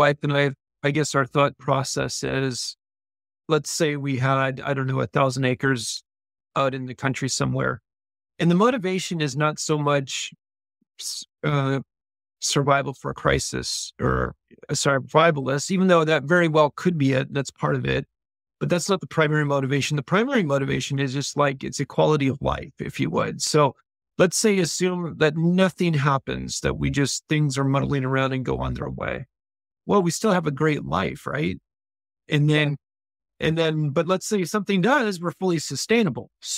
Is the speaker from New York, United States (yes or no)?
no; Alaska, United States; moved away; I'm originally from Alaska, and I have five kids and two boys, and we took a guy's trip, a father and son trip back up to Alaska.